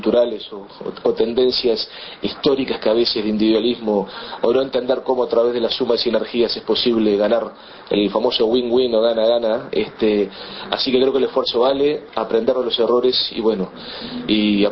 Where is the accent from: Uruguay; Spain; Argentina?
Uruguay; la única forma de hacer las cosas bien y lograr un lugar en el mundo como uruguayos.